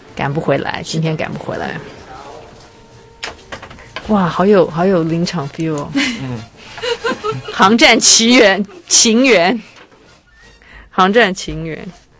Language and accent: Chinese; Taiwan; 我们台湾人又多了一个全球第一，我们是全世界最爱手机上网的人